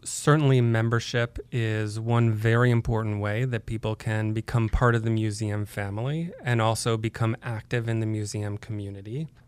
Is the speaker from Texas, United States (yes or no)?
no; Madison, Wisconsin, United States; I grew up in Madison, Wisconsin. So yes, I can identify.